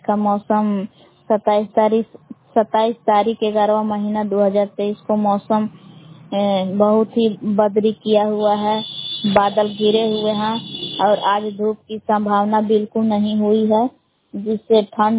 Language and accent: Hindi; Belaon, Bihar, India; ग्राम बेलान जिला कैमूर बबुआ की निवासी हूँ।